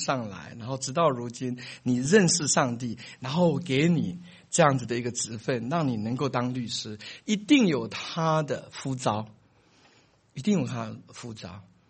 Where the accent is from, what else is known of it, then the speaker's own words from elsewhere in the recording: Taiwan; 那其实我从台湾来，我出生在一个农村的家庭哈，在一个乡下长大的